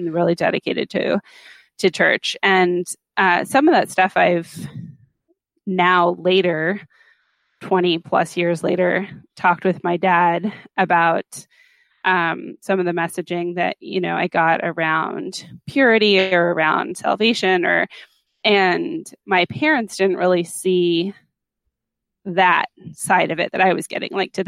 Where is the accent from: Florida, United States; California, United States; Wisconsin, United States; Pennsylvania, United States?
California, United States; Los Angeles; So I grew up in a Christian home. My parents, though, were both from the Midwest. I grew up in Los Angeles